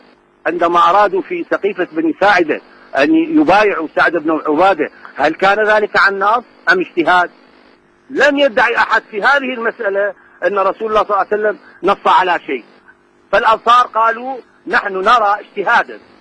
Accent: Iraq; أنا هاشمي قريشي من العراق.

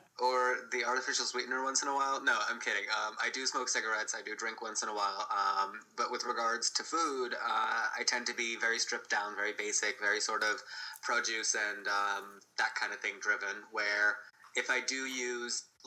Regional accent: South India, India; And I was raised in South India where rice is the center of your meal

